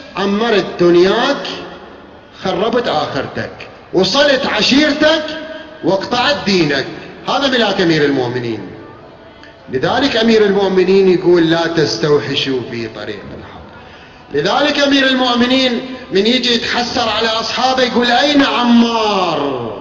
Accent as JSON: {"language": "Arabic", "country": "Iraq", "said": "مع الأسف الرائج عندنا بالعراق"}